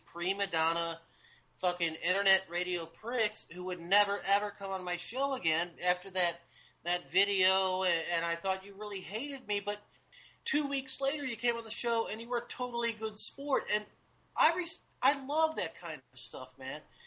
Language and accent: English; Missouri, United States; I'm from Missouri, man.